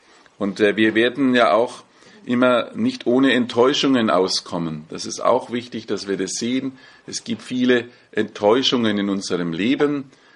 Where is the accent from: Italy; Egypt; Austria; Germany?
Germany; Bavaria; Ich bin ja Franke.